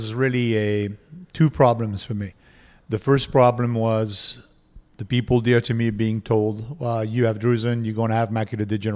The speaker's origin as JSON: {"language": "English", "country": "France", "tie": "born or raised there", "moved": "as an adult", "lives_now": "United States", "said": "born and raised in France, went to school there, went to law school there. When I was done with law school, went to the Navy. When I was done with Navy, moved to America as a professor of law for University of Detroit Mercy School of Law."}